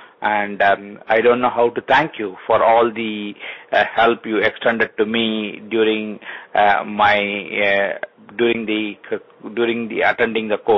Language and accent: English; Seattle, Washington, United States; I am from Seattle.